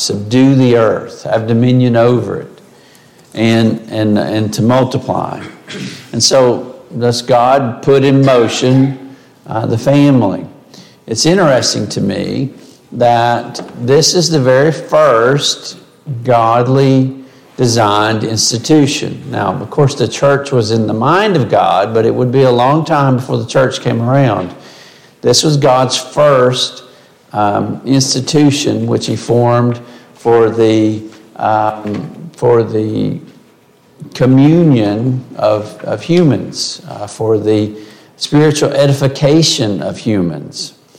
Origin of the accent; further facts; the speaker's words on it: Appalachia, United States; accent: Appalachian; That's my Appalachian accent. I have trouble with lion.